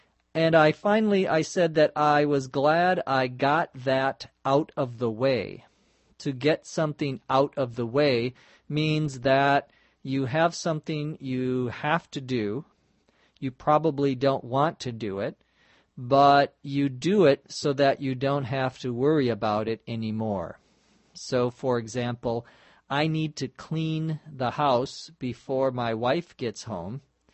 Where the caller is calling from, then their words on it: Los Angeles, California, United States; from Los Angeles.